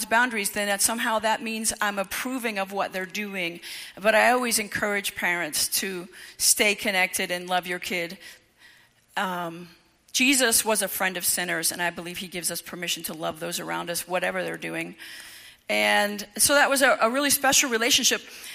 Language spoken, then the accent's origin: English; Tampa, Florida, United States; I'm from Tampa, Florida, and I went to a seminar in Jacksonville for sexual abuse survivors.